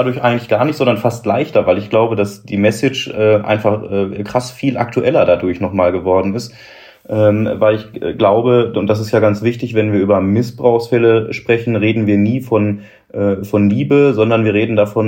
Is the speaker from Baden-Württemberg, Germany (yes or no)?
no; Bochum, North Rhine-Westphalia, Germany; now in Mülheim, Germany; ich bin 34 Jahre alt, komme gebürtig aus Bochum, bin also Kind des Ruhrgebiets. Wohne gerade in Mülheim mit zwei Kollegen in einer WG und bin Priester im Bistum Essen